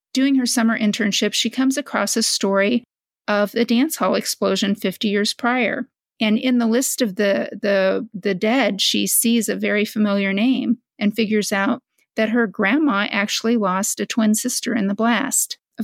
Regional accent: West Plains, Missouri, United States; So it's based on a real event that happened in my hometown of West Plains, Missouri, back in 1928.

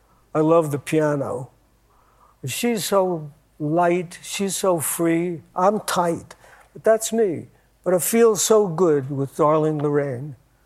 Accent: Schenectady, New York, United States

